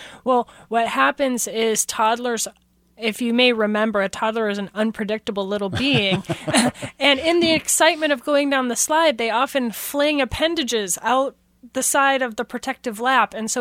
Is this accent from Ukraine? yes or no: no; Nebraska, United States; Well, I mean, I'm a Husker. I come from Husker Nation, right? Like, so football is ingrained with us in the Midwest